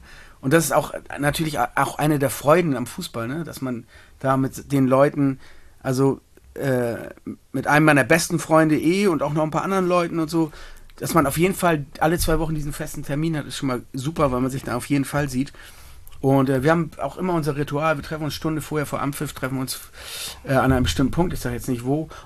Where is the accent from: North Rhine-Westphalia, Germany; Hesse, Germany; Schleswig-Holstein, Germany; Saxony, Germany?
Schleswig-Holstein, Germany; Schenefeld; also born or lived in Hamburg; Ich bin in Hamburg-Altona geboren. Ich bin groß geworden in Schenefeld am Stadtrand. Also postalisch noch Hamburg, politisch schon Schleswig-Holstein, Kreis Pinneberg.